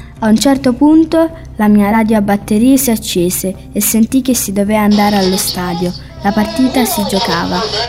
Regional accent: Netherlands; Italian is a second language; Olanda, il mio paese

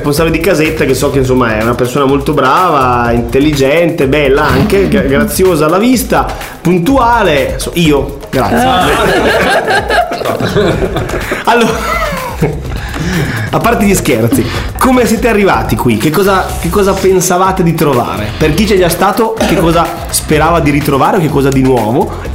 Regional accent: Lombardy, Italy; Io vengo dalla provincia di Brescia, a posto di grandi ubriaconi, no? Sai quei posti di provincia in montagna, non c'è niente da fare, il sabato sera tutti bevono.

